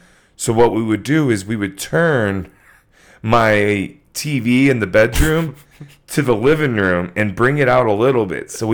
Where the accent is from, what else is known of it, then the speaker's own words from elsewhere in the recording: West Palm Beach, Florida, United States; also born or lived in Ocala; Yeah, I grew up in West Palm Beach, later moving to Ocala.